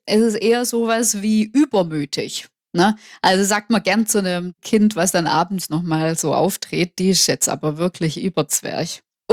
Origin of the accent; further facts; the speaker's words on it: Baden-Württemberg, Germany; ich bin Schwäbin, ich kann Schwäbisch.